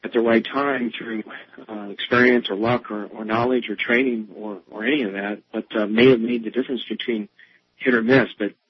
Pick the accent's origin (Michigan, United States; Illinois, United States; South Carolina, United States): Illinois, United States; he's buried, ironically, just outside of my hometown in central Illinois.